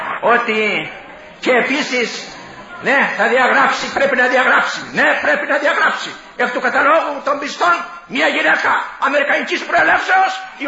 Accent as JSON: {"language": "Greek", "country": "Greece", "said": "Εφτάσαμε κι εμείς σε αυτήν κατάσταση να πούμε: «Ντρεπόμεθα γιατί είμαι Έλληνες!»"}